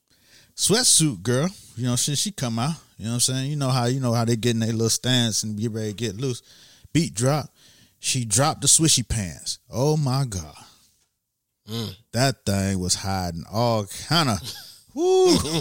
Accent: Miami, Florida, United States; You know, I'm from Miami, so.

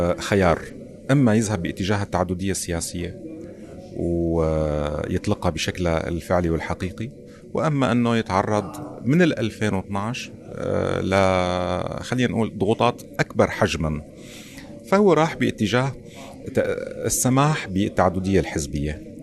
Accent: Syria; هلا نحن كسوريين الحل الوحيد اللي قدامنا حاليا

